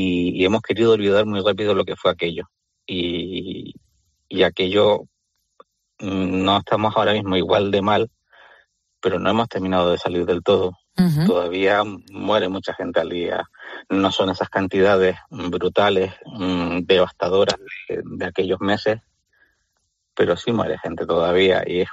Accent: Canary Islands, Spain; now in Madrid, Spain; mi mujer y yo somos los dos de fuera, somos una de Córdoba y yo de Canarias, y en Madrid no tenemos tanta familia

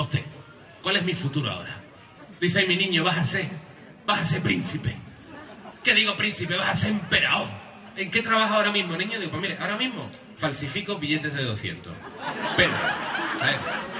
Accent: Seville, Andalusia, Spain; also born or lived in Huelva; now in Madrid, Spain; Yo, como podéis notar por mi acento, no soy de Pontevedra, soy andaluz. La verdad es que nací en Huelva, me crié en Sevilla, tengo familia vasca. Me he ido a Madrid un poco para centrarme, que estaba un poco rayado. La verdad que vivo en Madrid

